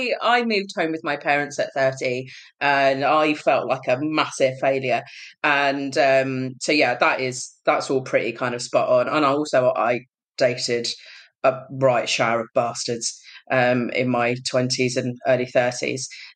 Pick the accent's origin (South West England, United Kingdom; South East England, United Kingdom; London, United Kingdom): South East England, United Kingdom; I am a British Punjabi. I grew up in Kent and I'm a Gemini.